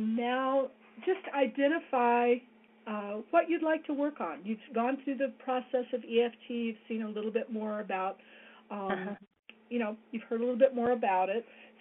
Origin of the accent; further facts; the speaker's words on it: Atlanta, Georgia, United States; born there; And just to sort of, I don't know, let you know, I was born in Atlanta.